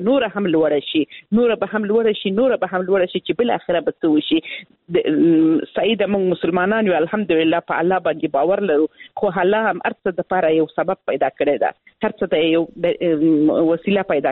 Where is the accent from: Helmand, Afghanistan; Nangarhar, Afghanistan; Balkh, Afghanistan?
Helmand, Afghanistan; زه خپل د هلمند ولایت څخه یم